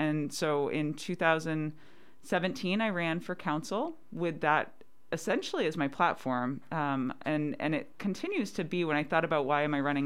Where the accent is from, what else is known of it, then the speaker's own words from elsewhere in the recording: Maine, United States; also born or lived in Fairbanks; now in Homer, United States; I moved to Homer in 2008. I moved down here from Fairbanks, where I was going to graduate school at UAF for a master's in wildlife biology. I didn't want to be a game biologist, so I missed the ocean. I grew up on the coast of Maine.